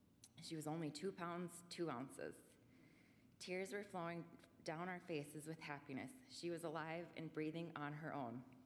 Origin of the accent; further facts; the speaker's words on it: Morris, Minnesota, United States; I grew up in Morris, and I was a member of First Lutheran Church